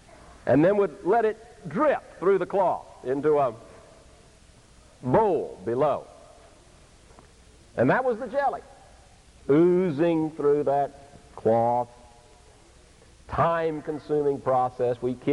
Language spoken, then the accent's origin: English; Vero Beach, Florida, United States; We came up as boys, rode the train from my hometown in Vero Beach, Florida